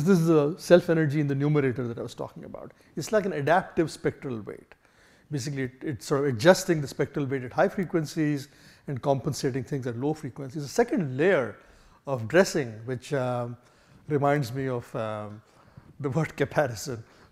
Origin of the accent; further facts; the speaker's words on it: India; I come from India, which speaks English language, which was of the 19th century. English language has not evolved too much in India.